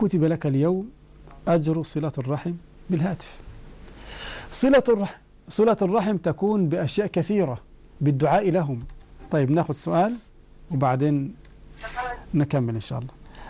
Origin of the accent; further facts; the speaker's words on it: Egypt; المهر عندنا في مصر اسمه القائمة